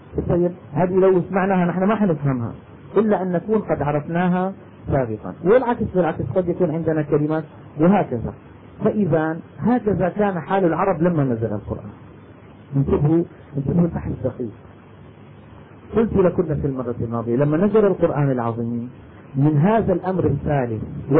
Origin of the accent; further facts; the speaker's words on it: Damascus, Damascus Governorate, Syria; أنا مثلا دمشقي